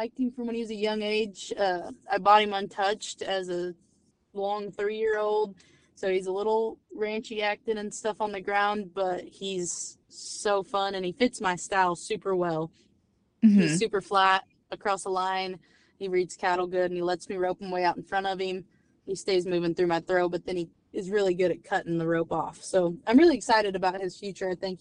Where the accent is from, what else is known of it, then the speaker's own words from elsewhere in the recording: Woodward, Oklahoma, United States; my hometown rodeo at Woodward